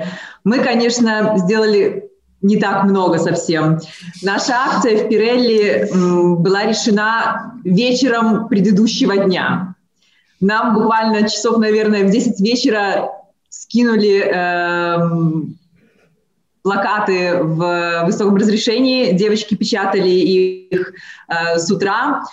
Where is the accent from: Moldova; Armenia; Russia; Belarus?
Belarus